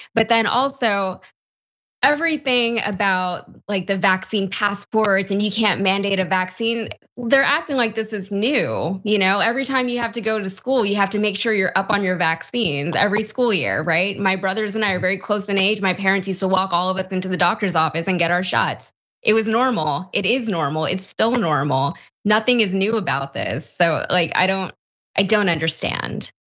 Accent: Texas, United States; you kind of have to qualify your existence as a Texan now, because whenever anybody hears about Texas, it's like, oh, you guys are crazy.

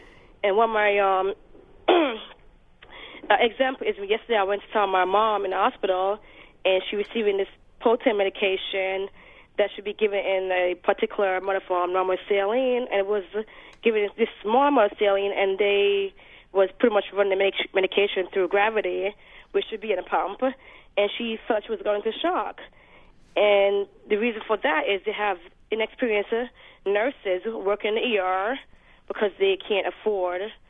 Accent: Jamaica; now in Far Rockaway, United States; I'm actually from Jamaica

